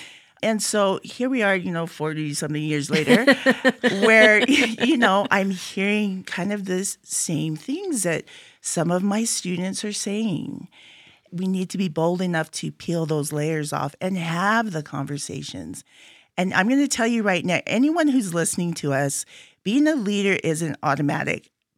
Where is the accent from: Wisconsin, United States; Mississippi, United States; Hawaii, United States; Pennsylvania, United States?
Hawaii, United States; Well, you know, being Native Hawaiian and growing up on this small island, I was actually quite isolated from other cultures, perhaps.